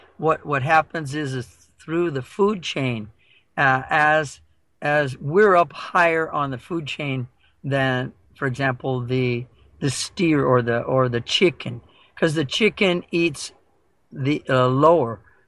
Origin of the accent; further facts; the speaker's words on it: Iowa, United States; last summer I was in my home state of Iowa